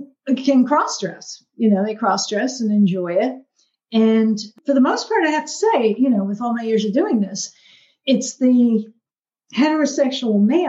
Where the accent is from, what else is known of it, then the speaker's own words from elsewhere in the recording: Northeast, United States; I'm white. I'm from the Northeast.